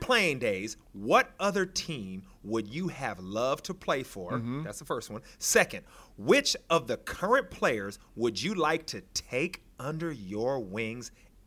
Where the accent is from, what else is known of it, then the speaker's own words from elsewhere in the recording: West Coast, United States; just because I was from the West Coast of the United States.